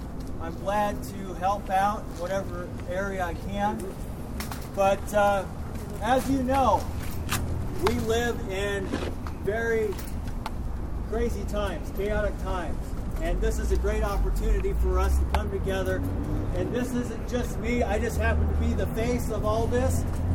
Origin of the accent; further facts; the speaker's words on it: Buffalo, New York, United States; born there; I was born here in Buffalo, used to live in Story, and I moved away.